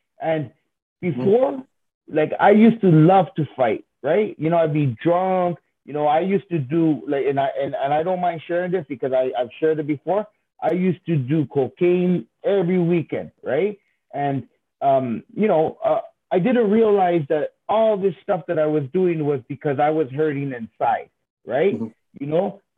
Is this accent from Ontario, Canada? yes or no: yes; Toronto, Ontario, Canada; I did grow up I was born and raised in Toronto, right?